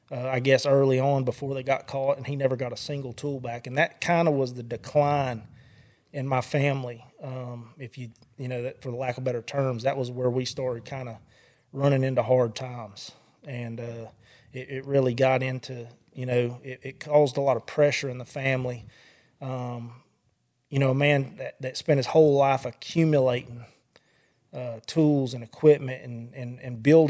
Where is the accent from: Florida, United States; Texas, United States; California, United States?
Texas, United States; Waco; Well, I grew up in over around Waco, Texas. I didn't grow up with a bunch of money or fixed up or anything like that.